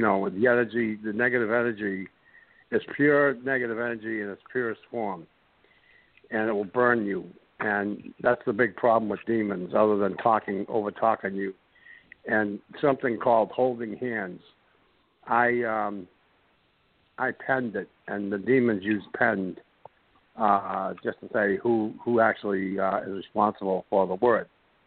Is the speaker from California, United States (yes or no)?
no; Tewksbury, Massachusetts, United States; now in San Antonio, United States; I'm from San Antonio, originally from Tewksbury, Massachusetts, is where I lived most of my life.